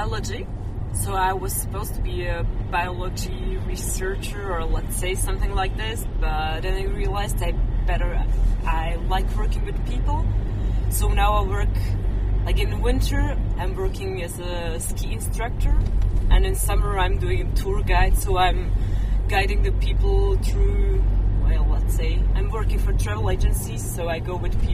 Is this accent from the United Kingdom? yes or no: no; Žilina, Žilina Region, Slovakia; English is a second language; It's like northern part next to Czech or Polish border. It's called Žilina